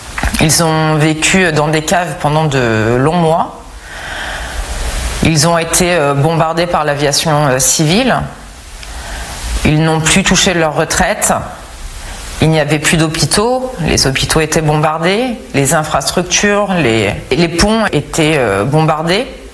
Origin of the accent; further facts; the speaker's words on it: France; surtout en tant que Française où on a l'habitude de clamer et de défendre les droits de l'homme.